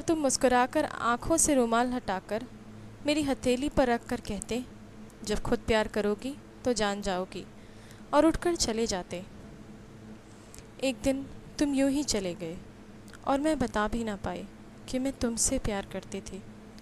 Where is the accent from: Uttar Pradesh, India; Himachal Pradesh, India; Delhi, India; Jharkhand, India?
Delhi, India; मैं दिल्ली की रहने वाली हूँ